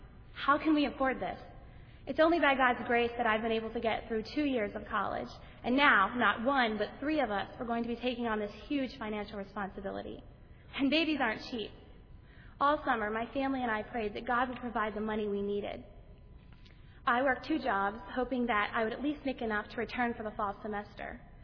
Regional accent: Pennsylvania, United States; I'm a senior from Pennsylvania.

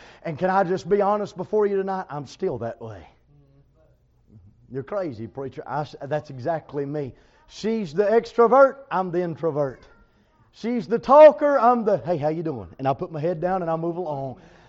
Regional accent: Tennessee, United States; now in North Carolina, United States; I'm from Tennessee. We've been over here since last July, a little over a year. We moved over here.

